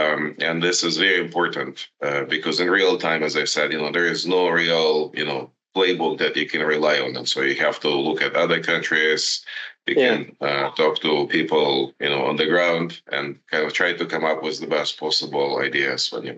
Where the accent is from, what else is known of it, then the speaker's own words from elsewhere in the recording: Ukraine; moved away as an adult; now in United States; I was born in 1978, many years ago, in the Soviet Union, in the part which is Ukraine now. I was born and raised in Ukraine.